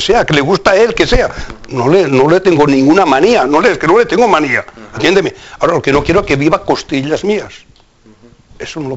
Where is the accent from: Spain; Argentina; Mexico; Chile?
Spain; Está a decir que somos españoles.